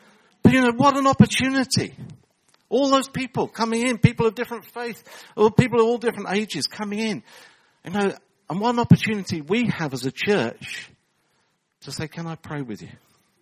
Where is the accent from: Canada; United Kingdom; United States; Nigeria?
United Kingdom; England; as English people, we're not very good at talking to people